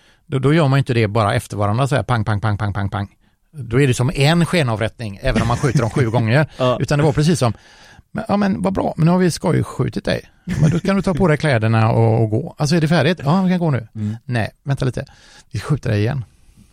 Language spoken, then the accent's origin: Swedish; Stenungsund, Västra Götaland County, Sweden; jag är ju från Stenungsund egentligen